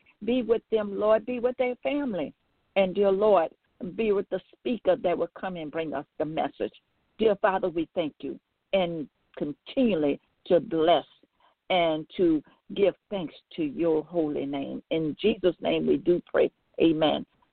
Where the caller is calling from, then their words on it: Baton Rouge, Louisiana, United States; I'm calling from Baton Rouge, Louisiana.